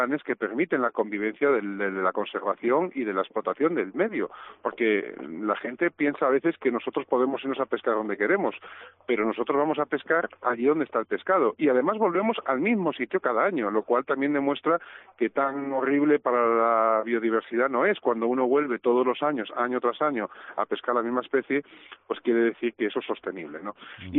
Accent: Galicia, Spain; yo vengo de Galicia, en la cornisa cantábrica

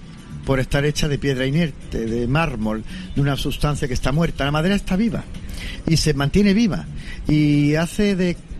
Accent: Granada, Andalusia, Spain; Pues me iría al comienzo porque, fíjate qué curioso, que en mi tierra

